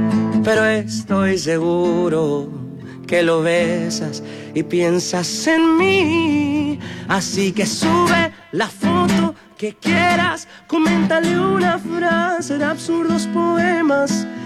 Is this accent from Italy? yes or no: no; Bolivia; En mi país existe una distancia cultural entre Collas y Camba. Nunca fue impedimento de eso para nosotros poder llenar lugares en nuestro país.